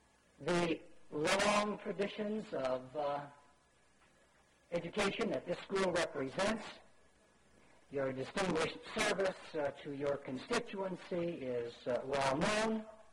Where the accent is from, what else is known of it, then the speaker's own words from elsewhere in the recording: Indianapolis, Indiana, United States; As a youngster growing up in Indianapolis, the son of immigrant parents who had left their native Orthodox church to become Baptists